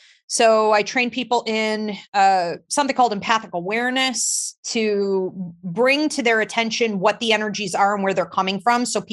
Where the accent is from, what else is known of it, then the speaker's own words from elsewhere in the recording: Georgia, United States; born there; I was born in Georgia.